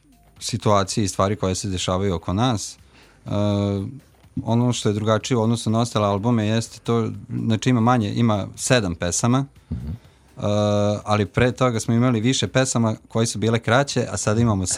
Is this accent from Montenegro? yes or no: no; Vojvodina, Serbia; Ja sam iz Banata i bend je iz Banata, nastao na ovom Kneževcu.